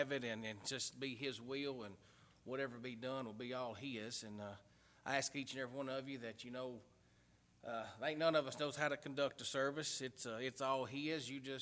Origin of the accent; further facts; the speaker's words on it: Lafayette, Tennessee, United States; Born and raised in Lafette, Tennessee.